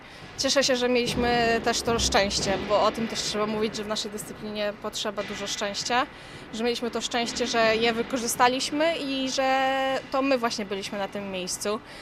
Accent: Białystok, Podlaskie Voivodeship, Poland; choć jestem z Białegostoku

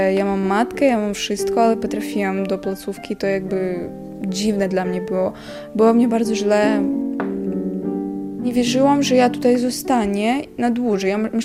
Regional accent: Ukraine; Polish is a second language; now in Poland; pani usłyszała, że ja rozmawiam w innym języku i ona pytała, że jestem z Ukrainy

